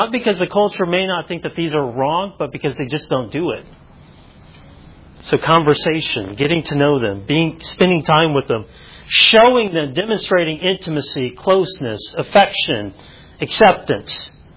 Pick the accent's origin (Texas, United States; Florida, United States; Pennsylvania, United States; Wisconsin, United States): Texas, United States; Hey, I grew up in West Texas. Okay, I grew up in West Texas.